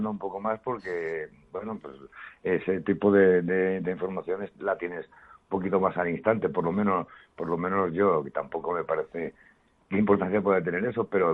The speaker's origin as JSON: {"language": "Spanish", "town": "Madrid", "region": "Community of Madrid", "country": "Spain", "tie": "born or raised there", "also_born_or_lived": "Teruel, Aragon", "said": "ese lenguaje de Teruel yo ya me venía un poquito lejano. Yo vine, me trajeron a Madrid cuando yo tenía meses apenas, aunque me siento muy aragonés."}